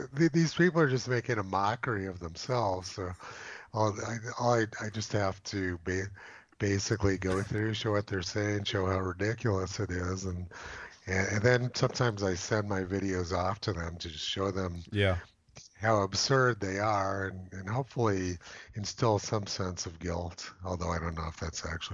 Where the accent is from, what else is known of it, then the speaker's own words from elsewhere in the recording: Los Alamos, New Mexico, United States; I'm from New Mexico. I come from Los Alamos, New Mexico, which is the most educated city in the world.